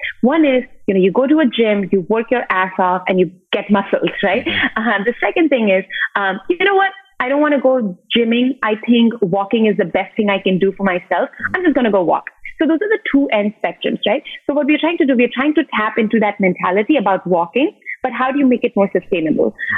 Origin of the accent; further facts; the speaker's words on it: Mumbai, Maharashtra, India; moved away as an adult; now in New York, United States; So I'm originally from Mumbai, born and raised. My parents actually still live there. And I came to the States for my undergrad.